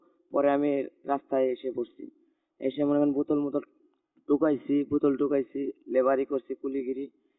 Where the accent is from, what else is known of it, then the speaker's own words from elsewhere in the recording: Manda, Rajshahi Division, Bangladesh; আমার বাড়ি নওগাঁ জেলা মান্দা থানা। আমি এখানে অনেক ছোটবেলায় আইছি